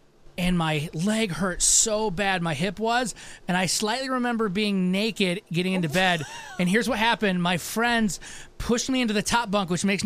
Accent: Michigan, United States; And I didn't go to college, but I'm from Michigan

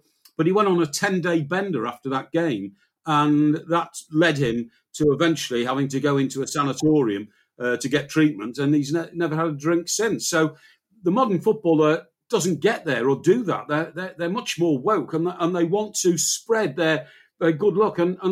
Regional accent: Chester, North West England, United Kingdom; when I grew up on Merseyside, and I was born and brought up in Chester, which is not Merseyside, it's Cheshire, and it's at the end of the Wirral.

